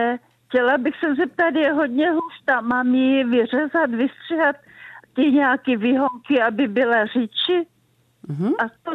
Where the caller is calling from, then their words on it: Vodňany, South Bohemian Region, Czechia; Jsem od Vodňan.